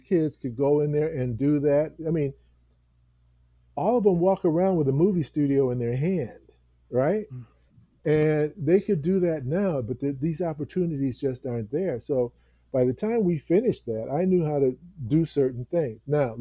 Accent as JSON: {"language": "English", "town": "St. Paul", "region": "Minnesota", "country": "United States", "tie": "born or raised there", "moved": "as an adult", "lives_now": "Los Angeles, United States", "said": "I grew up in St. Paul, Minnesota. Yep. And I moved here to LA when I was 27."}